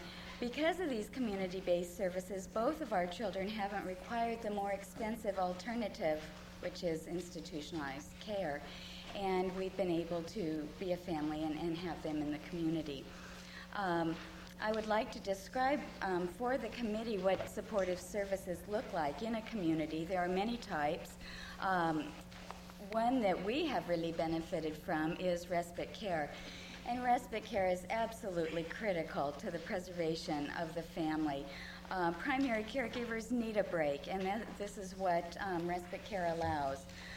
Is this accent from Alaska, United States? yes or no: yes; Fairbanks, Alaska, United States; I'm from Fairbanks.